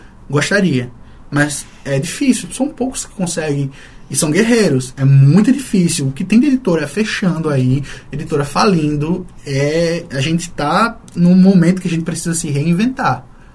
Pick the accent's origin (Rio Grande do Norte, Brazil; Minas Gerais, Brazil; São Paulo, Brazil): Rio Grande do Norte, Brazil; Natal; eu sou nordestino, eu sou de Natal